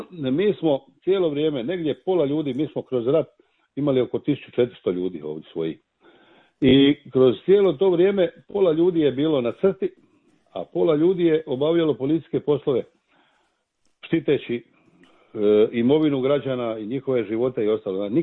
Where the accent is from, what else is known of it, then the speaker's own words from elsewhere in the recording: Slunj, Karlovac County, Croatia; Jer ja sam rodom gore iz Slunja